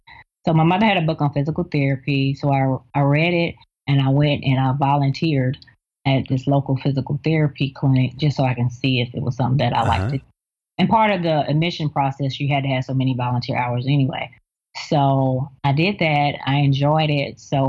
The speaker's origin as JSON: {"language": "English", "region": "the South", "country": "United States", "said": "I'm from the South, and traditional Southern food is not always the healthiest food."}